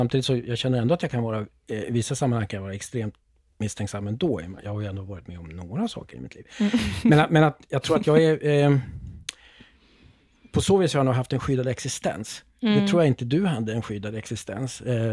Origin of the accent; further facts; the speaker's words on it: Norrbotten County, Sweden; now in Uppsala, Sweden; Jag är liksom född och uppvuxen då i Norrbotten och så sen till Uppsala. Och jag har egentligen aldrig lämnat Uppsala.